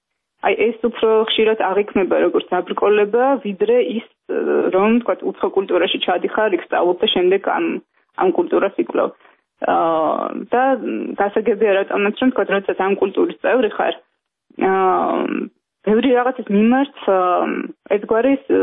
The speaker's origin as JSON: {"language": "Georgian", "region": "Tbilisi", "country": "Georgia", "tie": "born or raised there"}